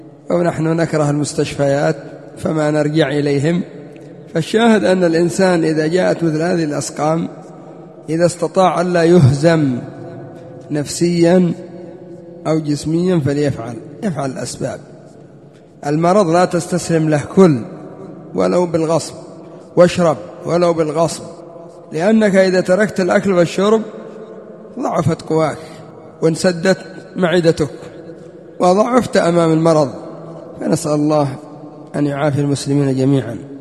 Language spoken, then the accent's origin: Arabic; Yemen; ما بش كورونا عندنا في اليمن، ما بش.